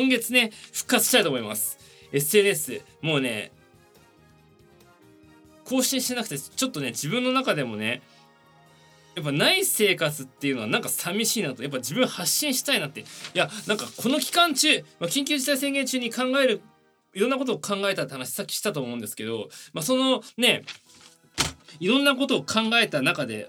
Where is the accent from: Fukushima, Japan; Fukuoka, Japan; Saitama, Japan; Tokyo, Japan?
Tokyo, Japan; 東京都生まれ東京育ちでございます。